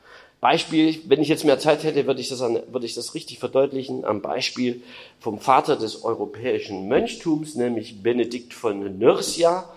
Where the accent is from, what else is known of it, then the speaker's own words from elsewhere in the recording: East Germany, Germany; ich bin ja Ossi, also DDR-Zeiten